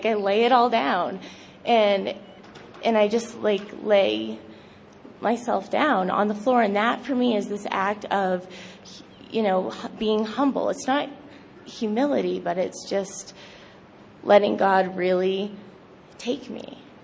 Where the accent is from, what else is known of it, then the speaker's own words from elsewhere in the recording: Maine, United States; I'm an alcoholic, and I'm from Maine, so I'm really excited to be here, home away from home.